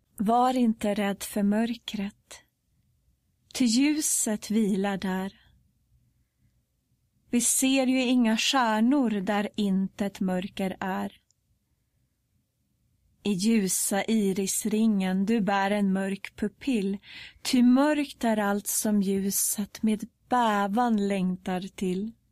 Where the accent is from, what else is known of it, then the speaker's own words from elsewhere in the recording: Tyresö, Stockholm County, Sweden; och är född och uppvuxen här i Tyresö.